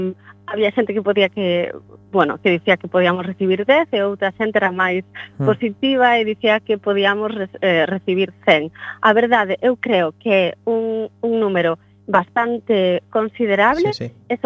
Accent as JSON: {"language": "Galician", "region": "Galicia", "country": "Spain", "said": "Nosos valores como galegos."}